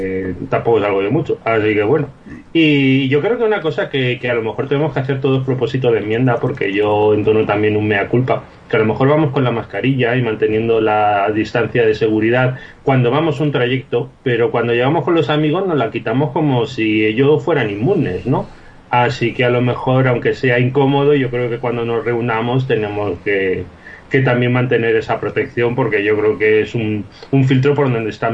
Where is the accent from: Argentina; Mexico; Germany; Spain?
Spain; Community of Madrid; nosotros, por ejemplo, los que somos de Madrid